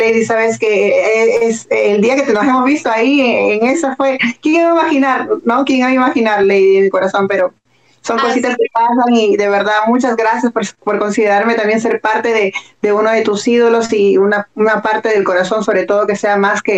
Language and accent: Spanish; Huacho, Lima, Peru; yo soy natural de la Caleta de Cariquín, del norte de Chico de Huacho.